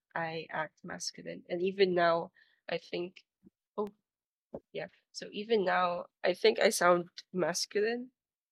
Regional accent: Philippines; Because you know, I'm Filipino, by the way.

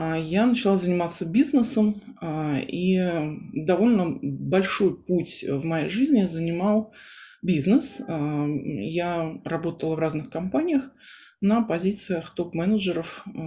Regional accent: Moscow, Russia; born there; Я родилась в Москве, мои предки по линии отца со средней полосы

